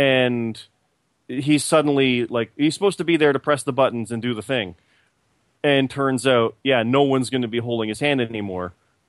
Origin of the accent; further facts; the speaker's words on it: Canada; And I'm in my 30s, so I know the VHS era. So there's that, too. And I'm also Canadian.